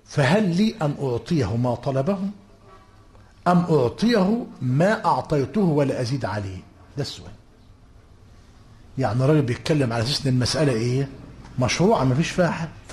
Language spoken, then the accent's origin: Arabic; Egypt; انا مش غريب عن مصر، ده انا من مصر ومن قريه كان فيها من البدع ما لا يخطر لك على بال.